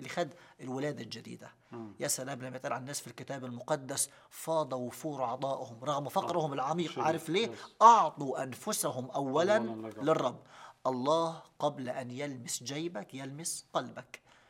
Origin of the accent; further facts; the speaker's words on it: Upper Egypt, Egypt; عندنا في الصعيد في حاجة اسمها طلمبة المية